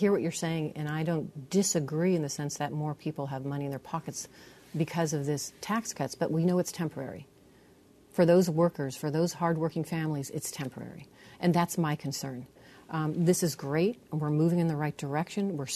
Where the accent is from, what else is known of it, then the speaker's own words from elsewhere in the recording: Nevada, United States; You know, born and raised in Nevada, born, lived all over, as you know, Nevada.